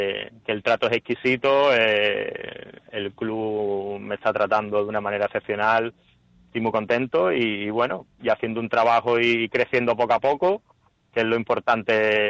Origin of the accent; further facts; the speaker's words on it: Málaga, Andalusia, Spain; Hombre, yo soy malagueño, no lo puedo negar, porque soy malagueño